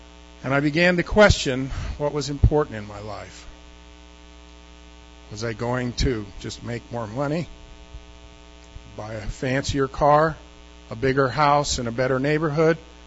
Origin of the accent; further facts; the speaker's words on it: Los Angeles, California, United States; I was born and raised in Los Angeles, just a few miles south of the Rose Bowl, and was raised as a Catholic.